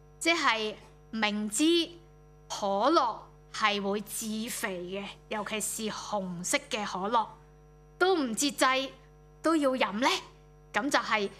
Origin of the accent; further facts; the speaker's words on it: China; 作为中国人，我们是很明白神中追远尽孝心的